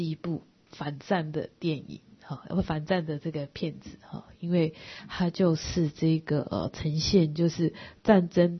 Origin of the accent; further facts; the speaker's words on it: China; 那当然中国像我们中国人来看的话，哦，中国儒家的思想就不是这样嘛